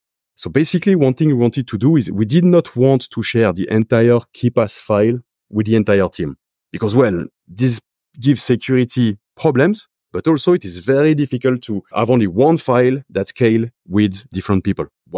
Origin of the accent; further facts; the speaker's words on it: France; accent: French; English is a second language; Because I'm French, probably figured it out from my accent.